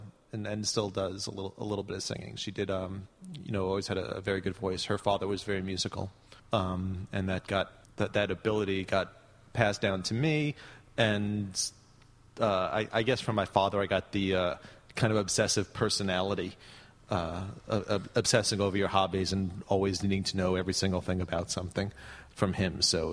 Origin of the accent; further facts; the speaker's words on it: Long Island, New York, United States; Of course, I'm a Long Island Jew.